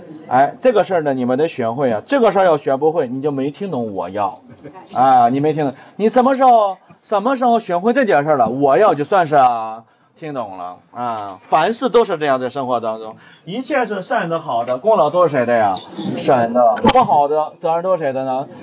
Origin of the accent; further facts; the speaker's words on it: North China, China; 我们老家呢是北方，北方呢到了冬天会下雪